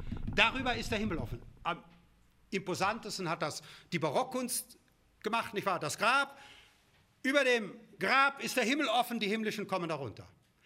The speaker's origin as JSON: {"language": "German", "town": "Kleve", "region": "North Rhine-Westphalia", "country": "Germany", "said": "ich komme ja vom Niederrhein, aus Kleve"}